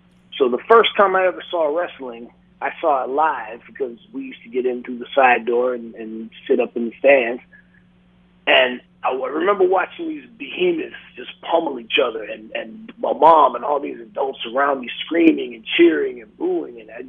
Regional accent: Miami, Florida, United States; like most kids growing up in Miami, we watched Gordon Solie.

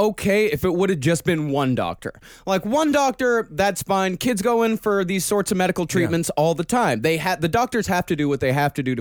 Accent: Rochester, Texas, United States; Same name as my hometown, Rochester, Texas.

